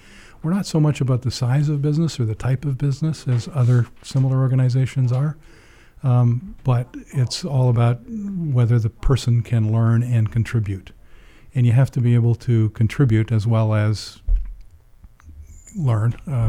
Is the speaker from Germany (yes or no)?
no; Canada; moved away as an adult; I came here from Canada 23 years ago for 2 years.